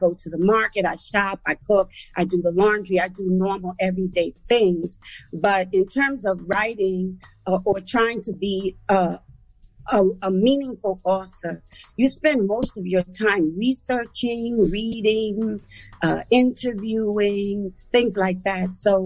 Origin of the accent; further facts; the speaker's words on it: The Bronx, New York, United States; And for the first part of my life, I grew up in the Bronx. First, I was on Crows Avenue in a house, and my parents divorced, and I was in the projects in Throgs Neck.